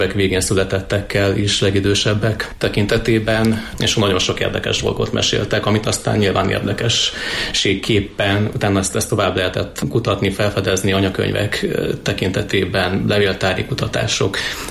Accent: Gelej, Borsod-Abaúj-Zemplén, Hungary; born there; Gelején születtem

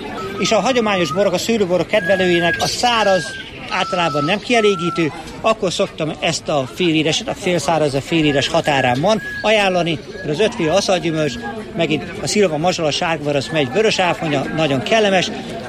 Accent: Borsod-Abaúj-Zemplén, Hungary; én borsodi vagyok, Diózsőrben van a pincém

